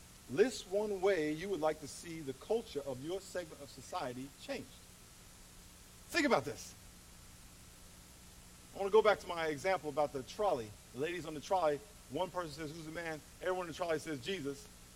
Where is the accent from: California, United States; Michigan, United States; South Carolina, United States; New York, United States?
New York, United States; I grew up in New York, and we had a station called WBLS.